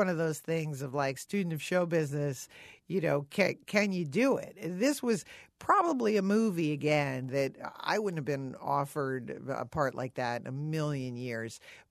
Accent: Connecticut, United States; I'm a little bit, you know, I mean, I grew up in Connecticut. I'm kind of uptight.

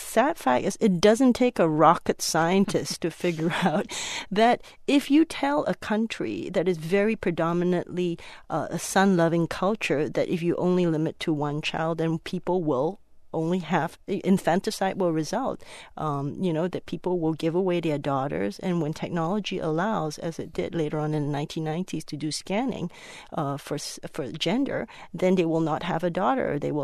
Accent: Malaysia; we weren't raised in China. We're third generation Chinese, and I grew up in Malaysia

